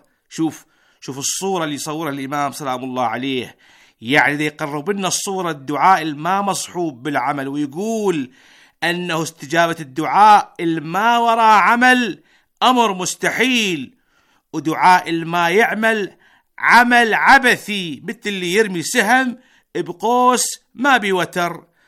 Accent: Iraq; وأكون منصف مع نفسي كعراقي وإياكم يا أهلي وأبناء بلدي وناسي وتاج راسي، أقول إحنا اليوم بالعراق

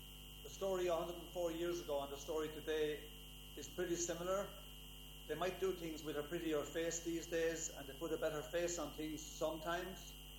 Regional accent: Ireland; obviously, the fact that I'm Irish, it was something that I found very interesting.

